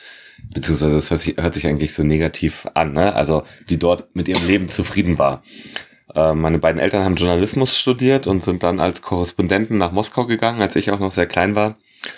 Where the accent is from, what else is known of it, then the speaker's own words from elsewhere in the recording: Berlin, Germany; born there; Ich bin geboren in Berlin, Hauptstadt der DDR.